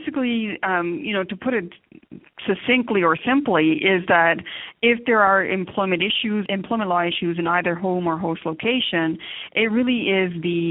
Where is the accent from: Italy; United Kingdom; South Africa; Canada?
Canada; also born or lived in India; now in United States; I'm born in India, I was raised in Canada, I did a brief stint in Japan, and now I am a citizen of the United States as well.